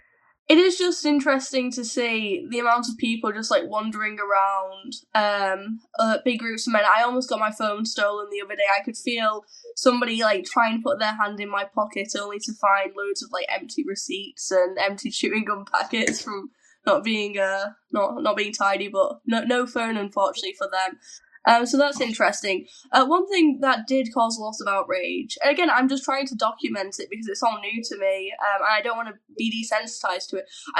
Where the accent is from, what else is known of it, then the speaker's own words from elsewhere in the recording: Bolton, North West England, United Kingdom; Yeah, I'm from Bolton. Obviously, Bolton has its own issues. I'm from, like, a village in Bolton, which is very nice. You say hi to one another as you go down the street.